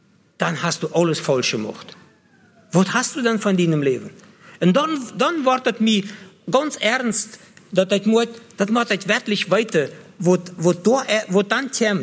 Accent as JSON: {"language": "German", "country": "Russia", "second_language": "German", "said": "Bei uns in Russland wäre das so, dass die alle mit 15 Jahren zur Jugend gingen."}